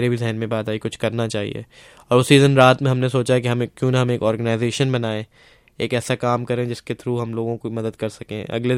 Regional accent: Karachi, Sindh, Pakistan; میرا تعلق کراچی پاکستان سے ہے.

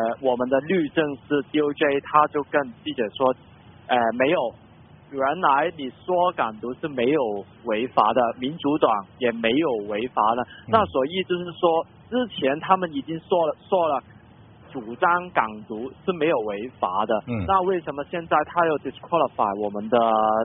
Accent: Hong Kong; 其实我们香港人一直都没有参与当中

